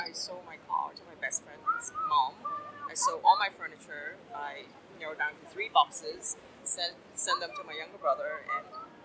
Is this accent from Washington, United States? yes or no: yes; Seattle, Washington, United States; From Seattle. I lived in Seattle for 19 years, and stability, a tech job, comfortable tech job that I had, and I quit and sold everything and just took off.